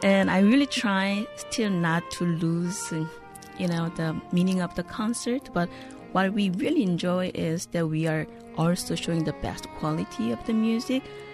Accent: South Korea; moved away as an adult; also born or lived in Germany; now in United States; I'm a classical cellist. I'm from South Korea. I came here after my studies in Germany

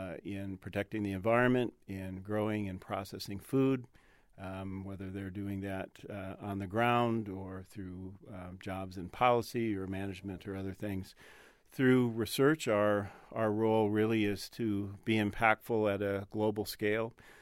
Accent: Jackson, Michigan, United States; I grew up in Jackson, Michigan, not too far from here.

